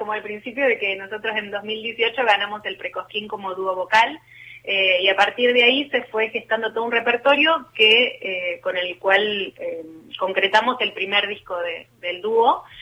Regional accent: Santa Fe, Argentina; yo soy santafesina

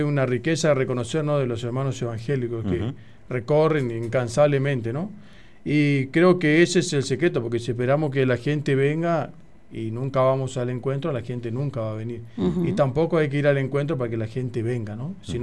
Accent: Centenario, Neuquén, Argentina; now in Neuquén, Argentina; Yo soy de nació en Centenario.

